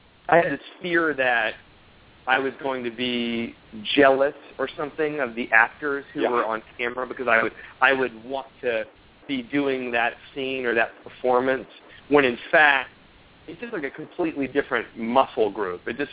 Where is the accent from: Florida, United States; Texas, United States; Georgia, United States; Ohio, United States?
Georgia, United States; when I was a kid growing up in Georgia, we had this house, our family had this house on a lake where I spent all of my summers